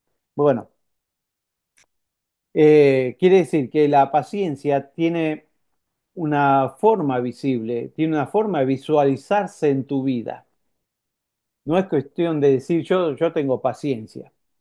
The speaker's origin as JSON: {"language": "Spanish", "country": "Argentina", "said": "en mi país, en Argentina, donde hay 220"}